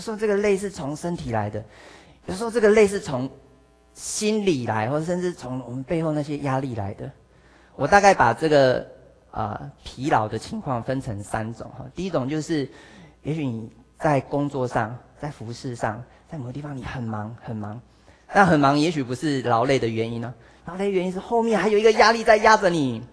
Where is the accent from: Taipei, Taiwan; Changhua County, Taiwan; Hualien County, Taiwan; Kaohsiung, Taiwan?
Hualien County, Taiwan; Hualien; 就想要回去我的家乡，就是花莲，